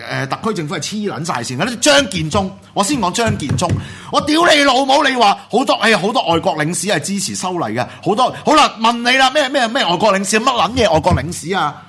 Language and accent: Cantonese; Hong Kong; 而家呢鑊嘢就係正正俾到少少希望我哋香港人啊